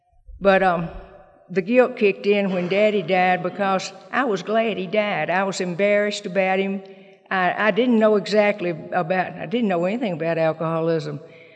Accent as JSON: {"language": "English", "region": "Mississippi", "country": "United States", "tie": "born or raised there", "said": "But as Bruce said, I'm really from Mississippi. I grew up in Mississippi."}